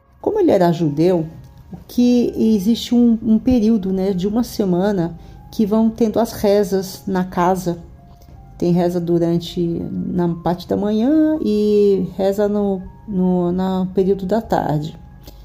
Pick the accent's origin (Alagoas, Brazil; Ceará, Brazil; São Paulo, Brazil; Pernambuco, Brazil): São Paulo, Brazil; now in Rio de Janeiro, Brazil; eu moro no Rio de Janeiro, mas sou paulista.